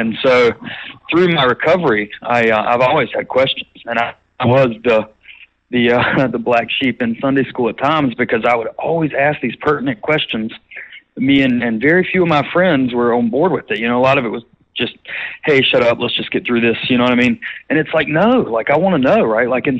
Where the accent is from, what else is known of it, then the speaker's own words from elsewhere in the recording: the South, United States; I was raised in the South, and very much of what I was steeped in as a child was Southern Baptist fundamentalist doctrine, and I was Christian homeschooled.